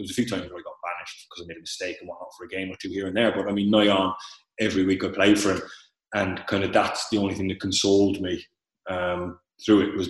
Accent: Cork, Munster, Ireland; he was hard on me because I was from Cork.

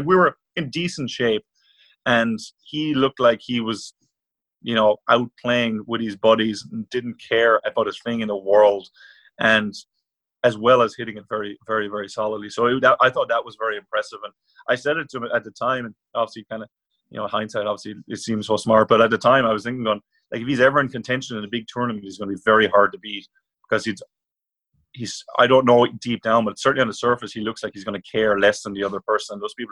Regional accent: Munster, Ireland; I'm an Irish person, so they probably view me as an outsider.

